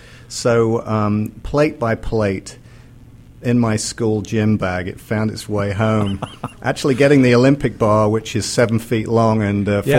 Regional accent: Spalding, East Midlands, United Kingdom; now in United States; I grew up in England in a small town called Spalding. And it's very rural, and there's more sheep than people, I do believe.

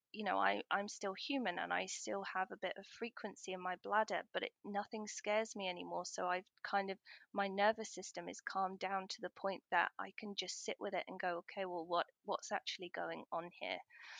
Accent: United Kingdom; I was having a wee, as us British people do.

